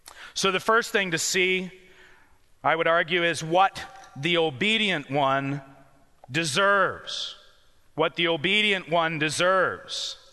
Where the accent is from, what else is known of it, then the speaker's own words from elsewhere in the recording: Canada; I'm from Canada. We're pretty low tech.